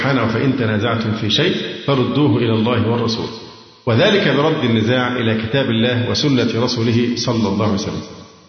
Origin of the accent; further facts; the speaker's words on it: Egypt; عندنا في مصر